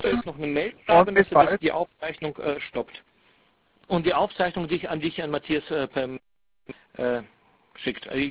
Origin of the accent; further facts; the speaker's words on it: Frankfurt, Hesse, Germany; Also ich selber bin aus Frankfurt, ja.